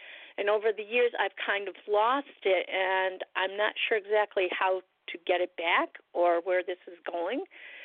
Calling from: Buffalo, New York, United States; I'm calling from Buffalo, New York.

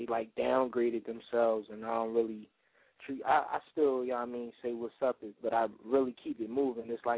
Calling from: Philadelphia, Pennsylvania, United States; I'm from South Philly.

